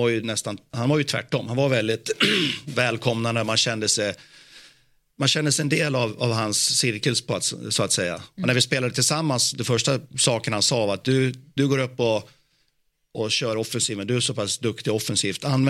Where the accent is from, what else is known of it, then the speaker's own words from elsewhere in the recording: Skogsbo, Dalarna County, Sweden; jag var hemma i Skogsbo som liten grabb